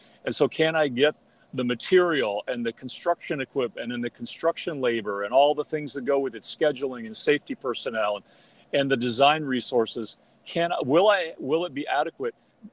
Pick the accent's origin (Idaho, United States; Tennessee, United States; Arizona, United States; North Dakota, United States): Arizona, United States; Tucson; But I grew up in Tucson, and I did have an opportunity to put some of the distribution system underground.